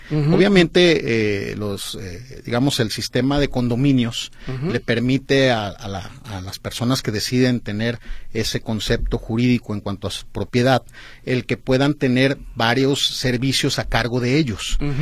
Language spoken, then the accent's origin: Spanish; Nayarit, Mexico; Yo soy de Nayarit.